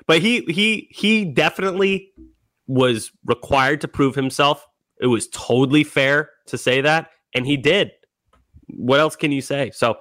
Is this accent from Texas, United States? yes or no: no; Boston, Massachusetts, United States; I guess you could say 21 to, like, what, like 35-year-old age group as a Bostonian or as New Englander in general, it never gets old.